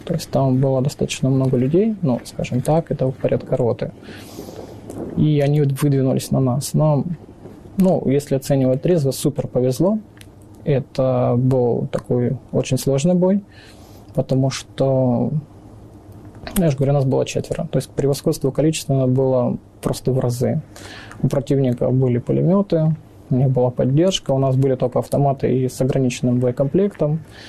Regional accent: Khartsyzk, Donetsk Oblast, Ukraine; Я сам родом с Харциска, Донецкой области, в 2014 году.

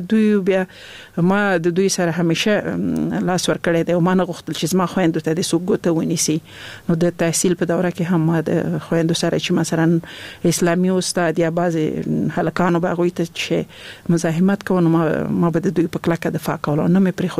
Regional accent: Laghman, Afghanistan; also born or lived in Nangarhar; زه خپل د لغمان ولایت يم

